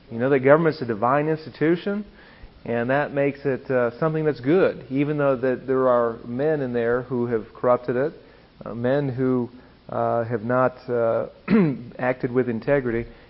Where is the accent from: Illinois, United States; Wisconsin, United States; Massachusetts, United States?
Wisconsin, United States; moved away; Some of you might have detected a bit of an accent. That's because I'm from Wisconsin. It makes me a cheesehead. 15 years ago, my family and I came down from Wisconsin to work full-time for the Family Foundation.